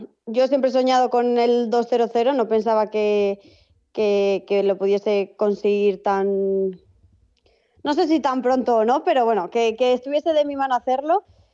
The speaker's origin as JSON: {"language": "Spanish", "town": "Madrid", "region": "Community of Madrid", "country": "Spain", "tie": "born or raised there", "also_born_or_lived": "Las Palmas", "said": "O sea, simplemente nací en Las Palmas y me he criado en Madrid."}